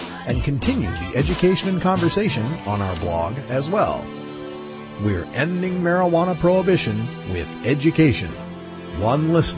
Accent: Portland, Oregon, United States; Joining us from my hometown here in Portland, Oregon

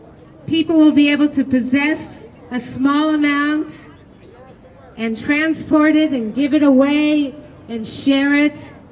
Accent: California, United States; I come from California, where I'm happy to tell you that we are finishing up a petition drive right now

